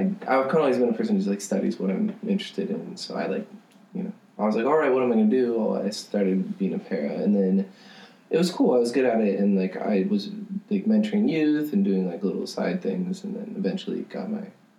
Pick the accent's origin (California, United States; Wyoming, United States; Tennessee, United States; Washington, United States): Washington, United States; Seattle; now in New York City, United States; I was like, well, I'm from Seattle. We don't, like, most people there is, like, don't yell as much.